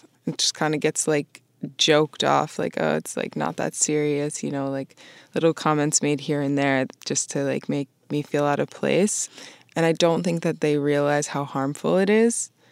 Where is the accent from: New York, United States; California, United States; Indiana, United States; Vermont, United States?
Vermont, United States; now in Boston, United States; Growing up in Vermont, you know, you don't see a lot of people that are, you know, different diversities and like different, you know, ethnicities and stuff. And so I moved to Boston